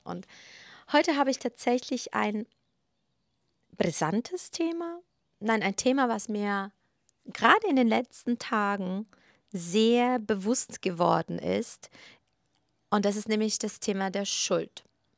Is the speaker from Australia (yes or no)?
no; Poland; Ich bin selbst sehr katholisch in Polen aufgewachsen